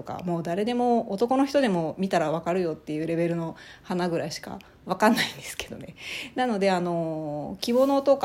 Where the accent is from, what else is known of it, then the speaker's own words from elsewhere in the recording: Ehime, Japan; うちの実家は愛媛県のすごい田舎にあるんですけれども、まあ、田舎なので土地がたくさんありまして、広い敷地に庭があるような家だったんですけどもね